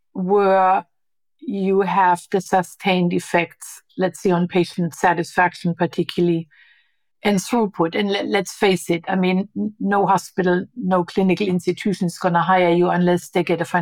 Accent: Germany; English is a second language; I'm from Germany.

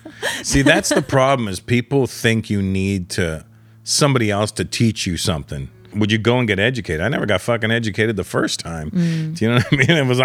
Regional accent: India; Yes, I'm Indian. I'm a comedian, but I'm not an Indian comedian.

